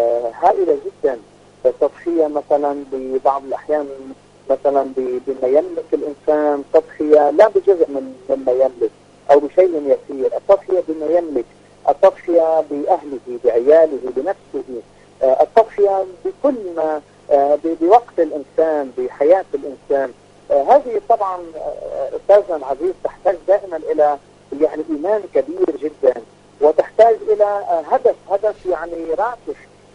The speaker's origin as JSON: {"language": "Arabic", "country": "Lebanon", "said": "حتى عندنا في لبنان"}